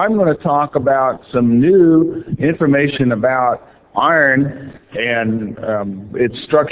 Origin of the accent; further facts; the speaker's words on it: Phoenix, Arizona, United States; Last time I was at this meeting was in my hometown, Phoenix, Arizona.